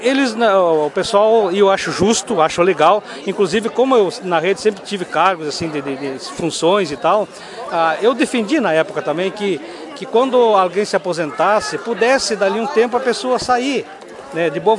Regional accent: Maximiano de Almeida, Rio Grande do Sul, Brazil; eu digo porque eu sou de Maximiano de Almeida, que também pertenceu à Lagoa Vermelha no passado.

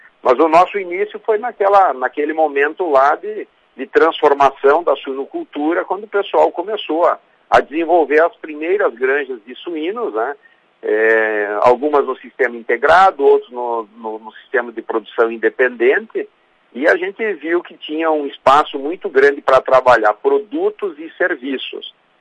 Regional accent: Sarandi, Brazil; Porque a gente é de Sarandi, a gente é filho da região, nós nos criamos aqui, a gente ama essa terra, essa comunidade que sempre nos acolheu tão bem

